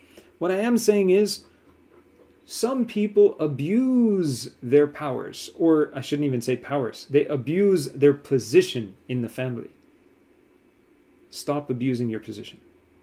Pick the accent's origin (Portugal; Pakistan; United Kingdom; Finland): Pakistan; I'm Pakistani as well. So I'm allowed to use some of these terms too.